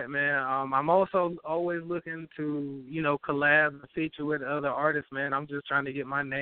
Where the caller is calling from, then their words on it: North Carolina, United States; I'm calling from North Carolina.